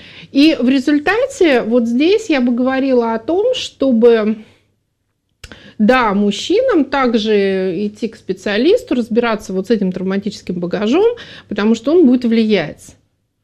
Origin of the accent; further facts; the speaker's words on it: Saint Petersburg, Russia; когда я приезжала из Ленинграда, и вот я приезжала к родственникам, все сначала начинали охать, говорит, вот из Ленинграда, бледная, зеленая